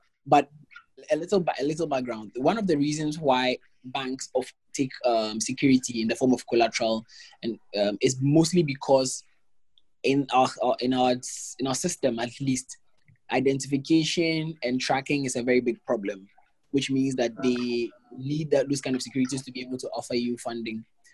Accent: Ghana; you're not allowed to raise money on GoFundMe as a Ghanaian.

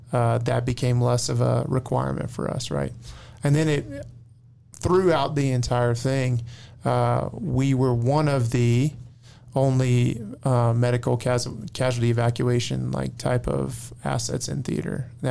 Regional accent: Amarillo, Texas, United States; I grew up in Amarillo, as you pronounce it.

